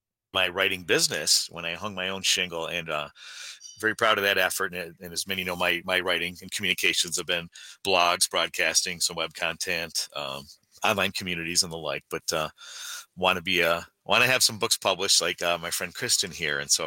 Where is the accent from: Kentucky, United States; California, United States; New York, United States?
New York, United States; Buffalo; And in my hometown of Buffalo, he'd won some championships, both for his village and for County Clare.